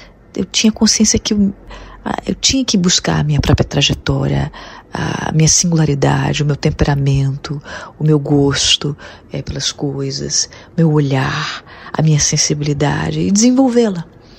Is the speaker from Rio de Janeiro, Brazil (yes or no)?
yes; Rio de Janeiro, Brazil; born there; Rio de Janeiro, a cidade onde eu nasci, novamente perto do mar.